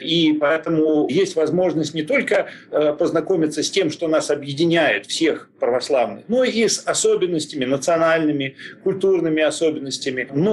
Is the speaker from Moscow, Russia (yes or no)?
yes; Moscow, Russia; now in United States; Я живу в Америке со своей семьей последние 25 лет, хотя родился и вырос в Москве.